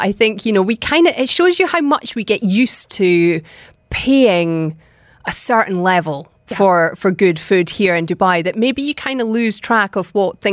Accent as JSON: {"language": "English", "region": "Scotland", "country": "United Kingdom", "tie": "born or raised there", "said": "I grew up in Scotland"}